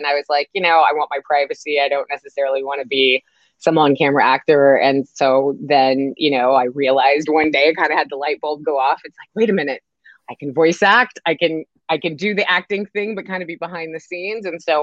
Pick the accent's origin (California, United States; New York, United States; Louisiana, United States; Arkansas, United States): Louisiana, United States; Houma; I am from a little town called Houma, Louisiana, which is about 45 minutes west of New Orleans.